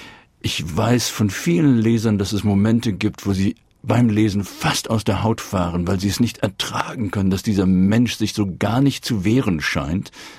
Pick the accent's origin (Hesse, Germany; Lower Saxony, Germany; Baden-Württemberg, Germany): Lower Saxony, Germany; ich komme aus dem Emsland, ich komme aus bäuerischen Verhältnissen